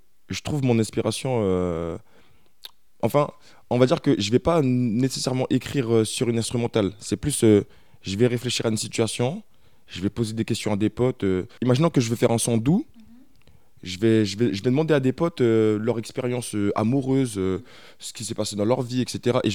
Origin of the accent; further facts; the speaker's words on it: Aulnay-sous-Bois, Île-de-France, France; Je suis originaire de Paris, plus précisément Aulnay-sous-Bois, dans le 93.